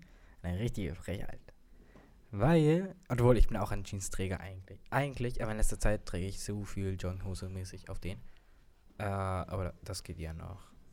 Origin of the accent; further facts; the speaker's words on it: Hamburg, Germany; wir kommen ja aus Hamburg. Das ist ein bisschen weit nach Leipzig.